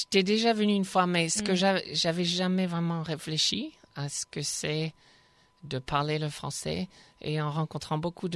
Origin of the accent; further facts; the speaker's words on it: Los Angeles, California, United States; Alors, j'habite et j'ai grandi à Los Angeles, en Californie.